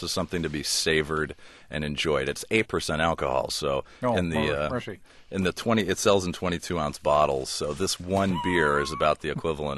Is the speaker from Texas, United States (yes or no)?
no; California, United States; I was growing up in Northern California.